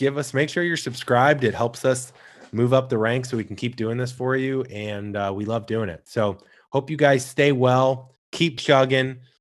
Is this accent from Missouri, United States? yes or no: yes; St. Louis, Missouri, United States; I grew up in St. Louis, and we didn't have a team when I was younger.